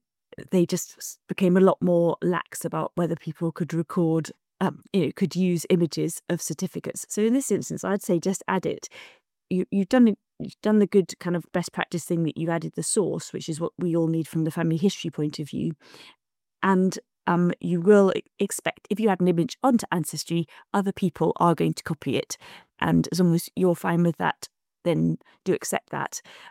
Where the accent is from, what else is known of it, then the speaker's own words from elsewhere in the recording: Ireland; born there; I was born in Ireland and I've got a great big jab mark on my arm